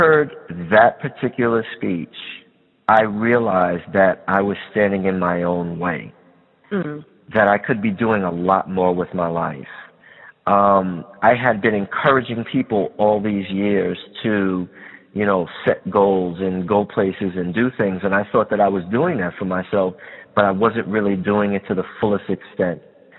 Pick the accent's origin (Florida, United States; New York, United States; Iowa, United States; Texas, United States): New York, United States; Queens; moved away as an adult; also born or lived in Harlem; now in Long Island, United States; Well, I'm a kid from Harlem and Queens. I spent most of my life in Queens from the time I was about 5 until I left the house when I was about 20. I currently live on Long Island